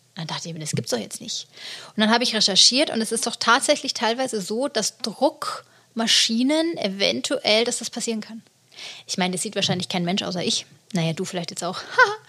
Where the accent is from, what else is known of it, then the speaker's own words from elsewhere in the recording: Bavaria, Germany; Und ich komme ja aus Bayern.